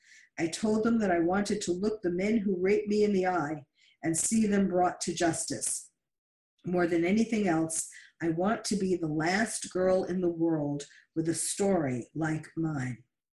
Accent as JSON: {"language": "English", "town": "Kocho", "region": "Nineveh", "country": "Iraq", "tie": "born or raised there", "moved": "as an adult", "lives_now": "Germany", "said": "In November 2015, a year and 3 months after ISIS came to my hometown of Kacho, I left Germany for Switzerland to speak to a UN forum on minority issues."}